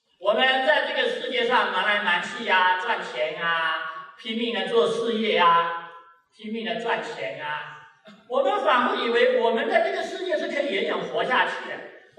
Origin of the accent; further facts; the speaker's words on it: China; 这个我们现在的人，我们中国人，我们很害怕谈死